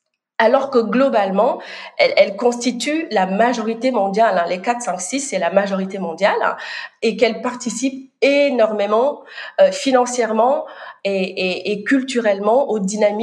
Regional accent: Normandy, France; Donc moi, j'ai grandi en Basse-Normandie, dans l'Orne

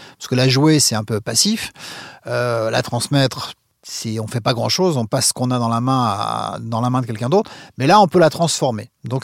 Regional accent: France; Bonjour, on est français, vous n'avez pas des disques pour nous, on est DJ.

